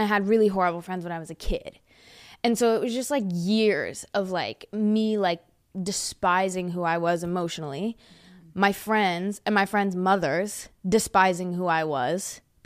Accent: Huntersville, North Carolina, United States; Where I grew up in Huntersville is, like, super, like, ass backwards and, like, very conservative. At least it was when I was a kid.

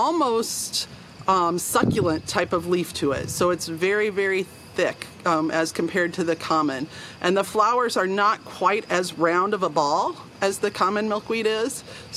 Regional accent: Iowa, United States; So I grew up in Benton County, so not very far away.

